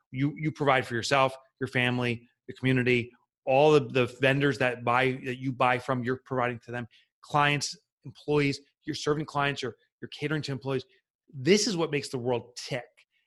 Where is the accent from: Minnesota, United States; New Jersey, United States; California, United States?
New Jersey, United States; Boonton; If you're from Boonton, New Jersey, you say it's Boonton. You swallow the letters. So I'm from Boonton